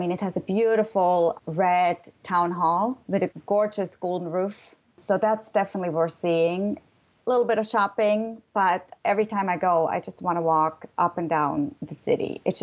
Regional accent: Basel, Basel-Stadt, Switzerland; moved away as an adult; now in St. Louis, United States; Basel is my hometown. I've lived there almost all my life until I moved here to St. Louis 20 years ago.

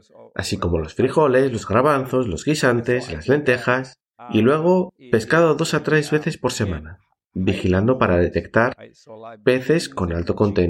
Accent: Italy; Soy alguien de Italia y no quiero decir algo que me haga perder mi ciudadanía.

